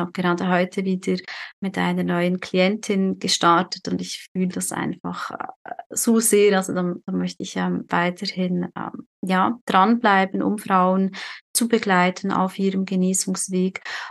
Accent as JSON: {"language": "German", "country": "Switzerland", "moved": "as an adult", "lives_now": "Chile", "said": "Also ich bin ja aus der Schweiz vor jetzt schon fast gut 3 Jahren, Wahnsinn, bin ich aus der Schweiz nach Chile ausgewandert, der Liebe wegen. Und nächstes Jahr wollen wir wieder zurückgehen in die Schweiz"}